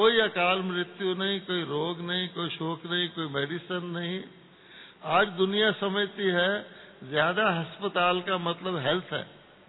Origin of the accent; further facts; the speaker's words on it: Delhi, India; मैं दिल्ली का रहने वाला हूँ